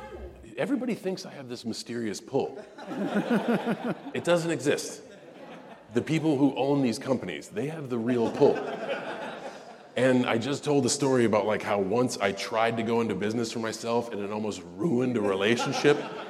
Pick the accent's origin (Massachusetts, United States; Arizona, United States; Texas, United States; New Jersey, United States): Massachusetts, United States; West Newbury; I'm from West Newbury, Massachusetts. The population of West Newbury is 2,000 people. You have more people in a high rise than I did in my whole town.